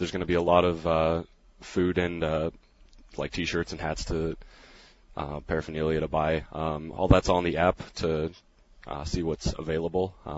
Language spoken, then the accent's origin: English; Colorado Springs, Colorado, United States; growing up in Colorado Springs, there's a lot of Air Force bases, and the academy is there as well.